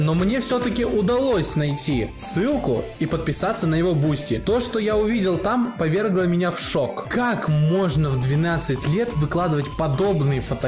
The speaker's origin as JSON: {"language": "Russian", "country": "Russia", "said": "Однако я горжусь тем, что я из Российской Федерации"}